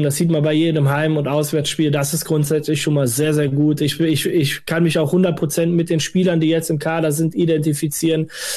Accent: Westerwald, Germany; born there; ich komme gebürtig aus dem Westerwald. Das ist so, sage ich mal, eine gute Autostunde bis anderthalb zum Borussia-Park entfernt.

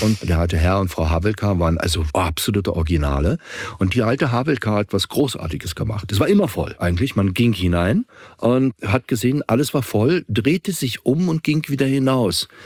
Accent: Vienna, Austria; Ich gehe vom ersten, also von meiner Heimat

